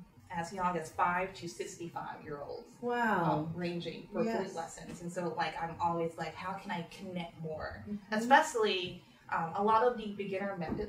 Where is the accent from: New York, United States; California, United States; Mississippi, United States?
Mississippi, United States; accent: Southern; I grew up in Mississippi